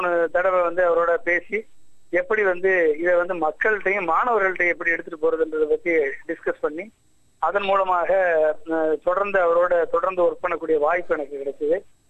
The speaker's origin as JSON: {"language": "Tamil", "town": "Thonugal", "region": "Tamil Nadu", "country": "India", "tie": "born or raised there", "said": "நான் வந்து விருதுநகர் மாவட்டத்தில் தோணுகால் கிராமத்தில் பிறந்தேன். அங்கே தான் வந்து விருதுநகரில் சுபயனோட மேல்நிலை பள்ளியில் 12 வரைக்கும் அங்கே பிளஸ் 2 வரைக்கும் அங்கே படித்தேன்."}